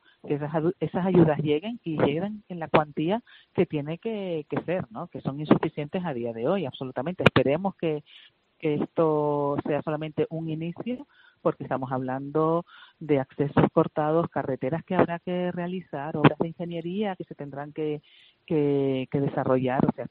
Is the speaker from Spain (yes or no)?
yes; Canary Islands, Spain; Es nuestra responsabilidad como canarios primero, pero también como españoles, ¿no?